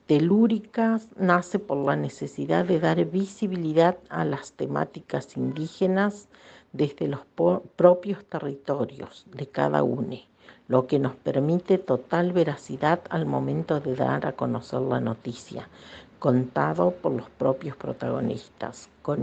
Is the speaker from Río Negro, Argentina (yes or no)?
yes; Sierra Colorada, Río Negro, Argentina; soy de Río Negro, Patagonia, Argentina. Pertenezco a una comunidad urbana de mi pueblo, Sierra Colorada.